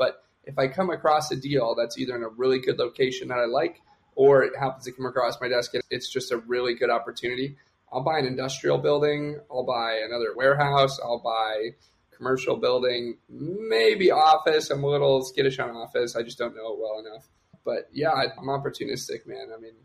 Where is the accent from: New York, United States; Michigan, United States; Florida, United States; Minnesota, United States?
Michigan, United States; Detroit; I like helping people back in my hometown, back in Detroit.